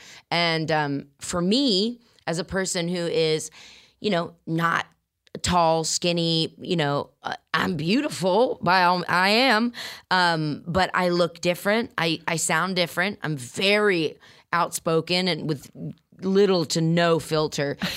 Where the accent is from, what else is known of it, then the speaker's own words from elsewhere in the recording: Columbus, Ohio, United States; And, you know, I also spent, like, most of my childhood in Columbus